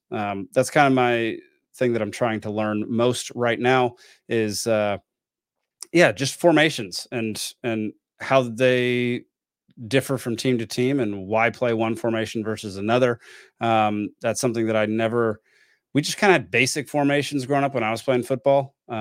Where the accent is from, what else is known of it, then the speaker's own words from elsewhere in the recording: Texas, United States; I'm from Texas.